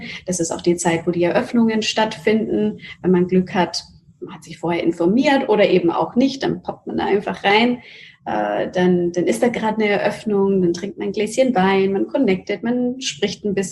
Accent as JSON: {"language": "German", "town": "Nuremberg", "region": "Bavaria", "country": "Germany", "tie": "born or raised there", "said": "Also Nürnberg und Deutschland ist meine Heimat und ich liebe Nürnberg wie keine andere Stadt und es hat eine ganz besondere Magie."}